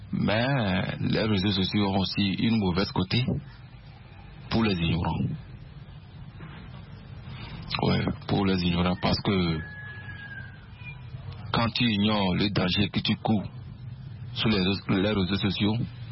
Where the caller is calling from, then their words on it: Lomé, Maritime, Togo; je suis togolais. Demeurant au Togo, Lomé, Toti Batomé.